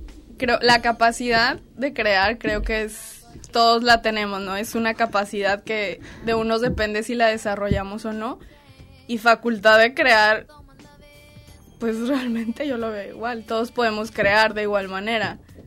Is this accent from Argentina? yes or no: no; northern Mexico, Mexico; moved away as an adult; now in Spain; vengo de México, del norte de México. Bueno, vine para España para estudiar un posgrado en psicología de la creatividad. Y bueno, tengo 26 años, soy diseñadora gráfica.